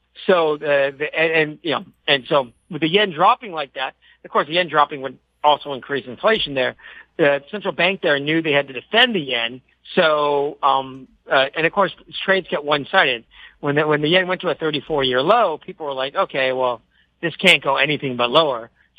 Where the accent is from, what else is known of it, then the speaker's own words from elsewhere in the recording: Canada; moved away; I know I'm Canadian, you're Canadian, you live in Vancouver. I don't live in Canada anymore